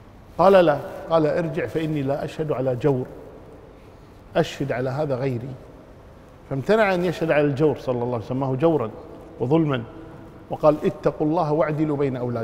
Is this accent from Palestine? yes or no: no; Kuwait; يعني أنا أذكر كنا في مقبرة صبحان عندنا في الكويت